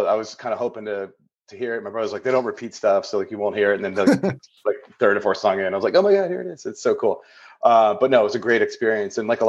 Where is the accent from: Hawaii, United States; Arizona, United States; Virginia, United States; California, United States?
Virginia, United States; Fairfax; now in Princeton, United States; show was 10-8-94 in Fairfax, Virginia. What I remember about it was in my hometown from where I grew up, and I had moved to Princeton.